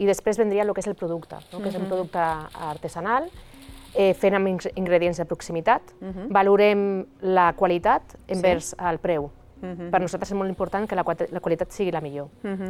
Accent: L'Hospitalet de Llobregat, Catalonia, Spain; jo soc de l'Hospitalet de tota la vida, sí.

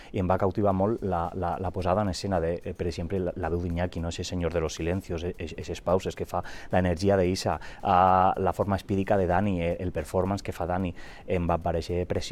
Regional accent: Alicante, Valencian Community, Spain; també vaig sentir tremendament orgullós quan vaig representar Alacant a la meva terreta, no?

